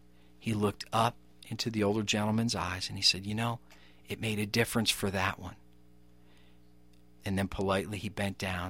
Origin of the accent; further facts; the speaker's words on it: Edison, New Jersey, United States; I grew up in Edison, New Jersey, graduated high school from Edison High School, and I wrestled there.